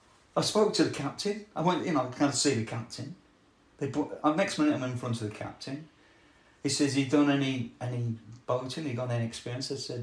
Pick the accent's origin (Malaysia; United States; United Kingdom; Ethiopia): United Kingdom; Leicester, East Midlands; I don't know nothing about boats. I'm from Leicester, but I'm willing to graft and work